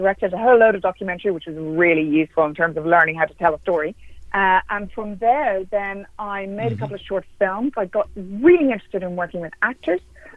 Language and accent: English; Dublin, Leinster, Ireland; Well, I'm from Dublin in Ireland, and I was always interested in creative writing